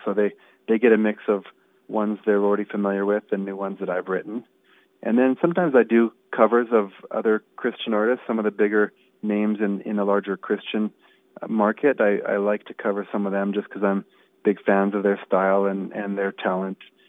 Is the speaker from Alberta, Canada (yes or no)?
yes; Alberta, Canada; I'm from Alberta, Canada, and I've been doing this for quite a few years.